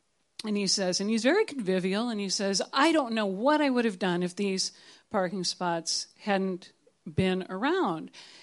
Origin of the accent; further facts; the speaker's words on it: Twin Cities, Minnesota, United States; I'm from the Twin Cities. You have those here, right?